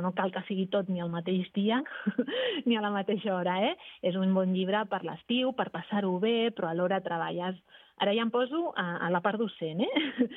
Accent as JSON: {"language": "Catalan", "region": "Catalonia", "country": "Spain", "said": "Sí, jo sóc del Maresme"}